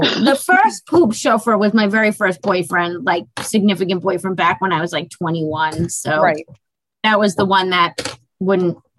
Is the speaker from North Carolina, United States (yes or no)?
no; Boston, Massachusetts, United States; I'm from Boston. We're hardcore girls. We just say what we want.